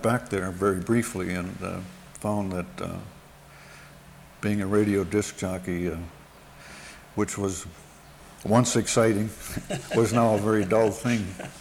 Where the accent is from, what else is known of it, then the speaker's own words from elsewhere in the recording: Marathon, Wisconsin, United States; also born or lived in Wausau; I was born in Wausau. Our home was in a tiny little place called Marathon, which is 10 miles west of Wausau, where my father was a rural mail carrier.